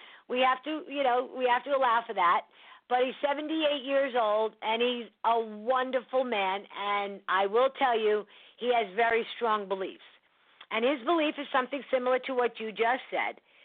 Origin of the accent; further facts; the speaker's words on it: New York City, New York, United States; I don't know much about quaint little cities. I come from New York City. So I don't know what goes on in quaint little cities.